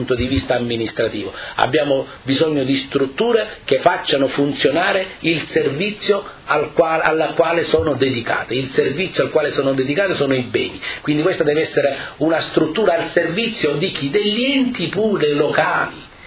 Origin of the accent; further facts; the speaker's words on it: Lecce, Apulia, Italy; Sì, io sono di Lecce, l'inglese lo so parlare poco